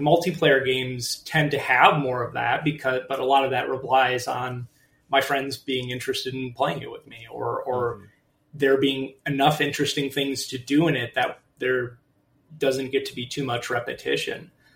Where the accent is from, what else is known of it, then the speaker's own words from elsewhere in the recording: Wixom, Michigan, United States; I grew up in Wixom, Michigan, which is, so Michigan looks like your hand. And so I grew up right over here. It's one of the suburbs of Detroit.